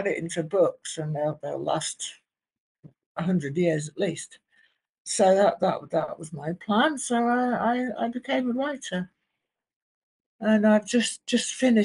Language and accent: English; London, United Kingdom; born there; also born or lived in Tamworth, United Kingdom; I was born in East London, and my forebears are Scottish and Huguenot French and Cornish and Kentish. Cockneys.